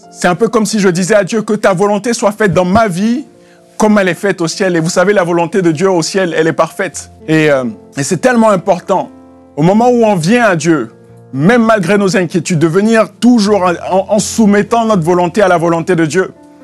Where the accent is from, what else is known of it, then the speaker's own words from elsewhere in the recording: France; en tant que Français, on nous dit souvent qu'on est souvent en train de se plaindre